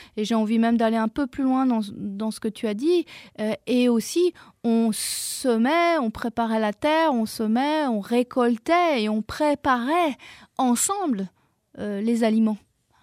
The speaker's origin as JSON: {"language": "French", "country": "Belgium", "said": "Je me suis formée au profilage alimentaire en Belgique. Je suis belge à l'origine."}